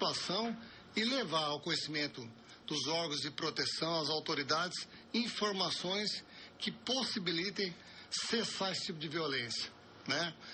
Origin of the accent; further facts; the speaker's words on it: Brazil; Bom, Assis, nós como brasileiros, nós temos uma mania de se esquecer de várias coisas, né?